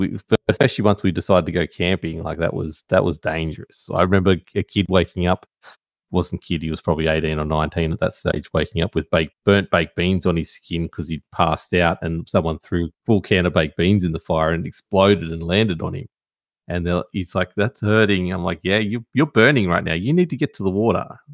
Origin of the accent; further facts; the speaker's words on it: Port Macquarie, New South Wales, Australia; Like growing up in Port Macquarie, went down there recently